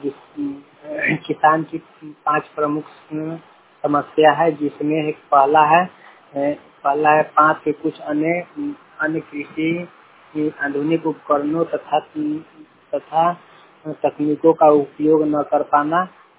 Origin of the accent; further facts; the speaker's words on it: India; हमारा गांव है डीगा युगवाना।